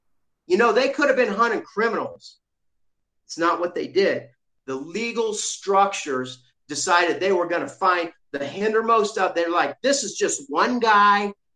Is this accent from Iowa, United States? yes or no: yes; Davenport, Iowa, United States; My hometown of Davenport, Iowa, where my family's lived for generations, where I went to school, elementary, middle school, high school, graduated from Davenport Central